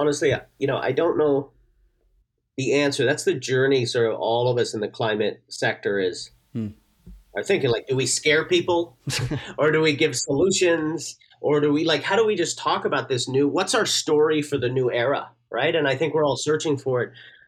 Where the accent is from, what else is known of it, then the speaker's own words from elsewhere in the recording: Newfoundland and Labrador, Canada; And, you know, I'm from Newfoundland originally.